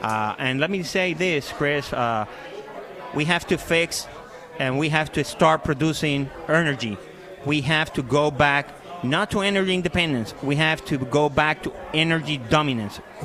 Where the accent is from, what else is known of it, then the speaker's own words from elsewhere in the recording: Puerto Rico; …, born and raised in Puerto Rico, served 28 years in the United States Army